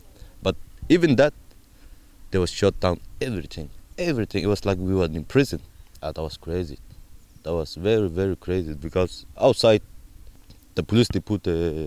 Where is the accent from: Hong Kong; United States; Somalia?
Somalia; English is a second language; You're from Deutschland, I'm from Somali.